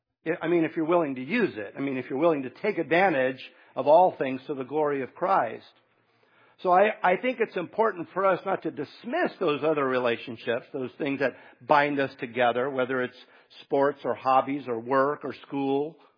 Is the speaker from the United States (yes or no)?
yes; United States; because we're from America.